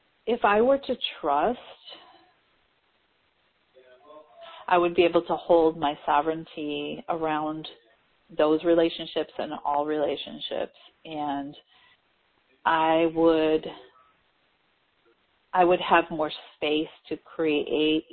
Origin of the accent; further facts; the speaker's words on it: Midwest, United States; I grew up in the Midwest of, you know, being, if you're a good woman, you'll do this, you'll do that.